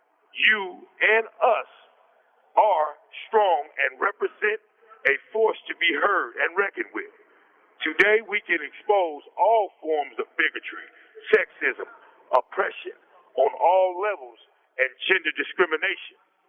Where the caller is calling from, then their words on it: Indiana, United States; I'm calling in from Indiana at Wabash Valley Correctional Facility.